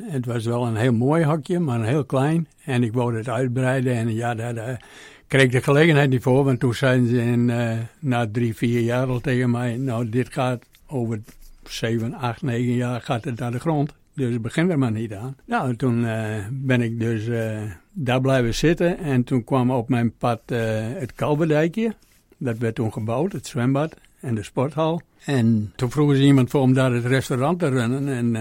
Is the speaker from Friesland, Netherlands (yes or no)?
yes; Jelsum, Friesland, Netherlands; Ik ben geboren in Jelsum. In 1945 was dat. Ik woonde daar ook vlak onder de vliegbasis. En naar Leeuwarden, naar school. Ja, na mijn 20e ben ik eigenlijk altijd in Leeuwarden gebleven.